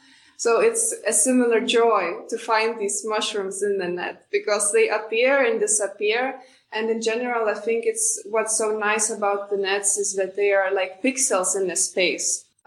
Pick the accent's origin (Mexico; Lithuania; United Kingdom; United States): Lithuania; Vilnius, Vilnius County; born there; English is a second language; I was born in Vilnius, Lithuania, and then finished my studies in Amsterdam, Rietveld Academy